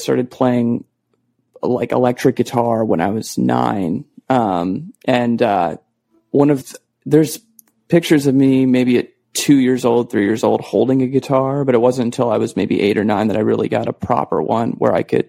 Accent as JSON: {"language": "English", "region": "Arizona", "country": "United States", "tie": "born or raised there", "said": "So I grew up in Arizona, but I wanted to see Wyoming."}